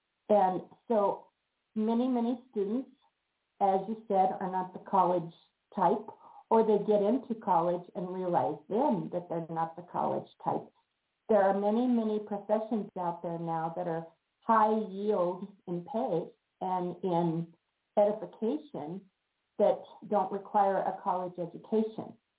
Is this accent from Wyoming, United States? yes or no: yes; Wyoming, United States; also born or lived in Boise; now in Myrtle Beach, United States; from Myrtle Beach, South Carolina. My husband and I just relocated here a year and a half ago from Boise, Idaho. We grew up in Wyoming, actually